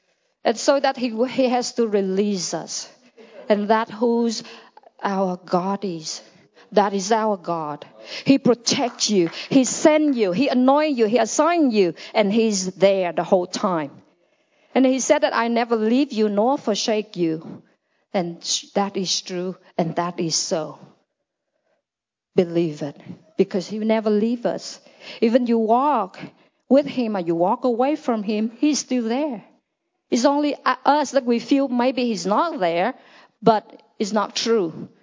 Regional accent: Nepal; English is a second language; I'm from Nepal. I am a pastor.

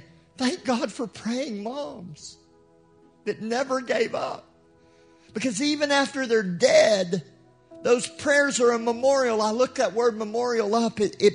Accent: United States; Every offering, and listen, I'm American.

